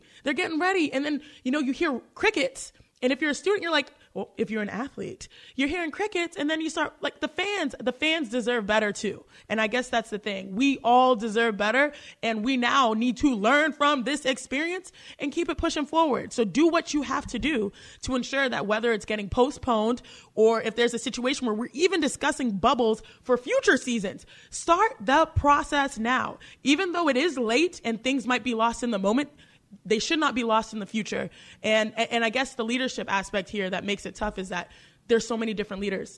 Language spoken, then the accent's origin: English; Cypress, Texas, United States; I grew up in Cypress, Texas, the suburbs of Northwest Houston.